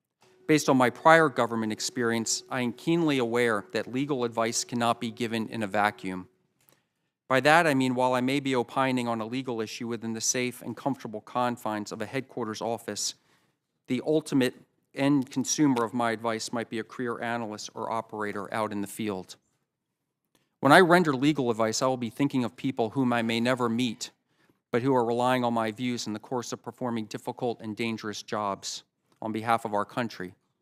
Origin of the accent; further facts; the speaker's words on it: Washington, District of Columbia, United States; By way of background, I grew up in the Washington, D.C. area